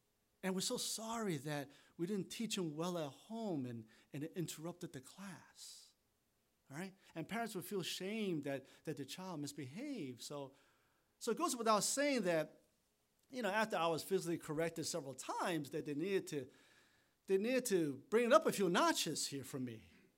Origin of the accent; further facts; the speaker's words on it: Taiwan; now in New York City, United States; growing up in Taiwan as a kid, and as a toddler, going to kindergarten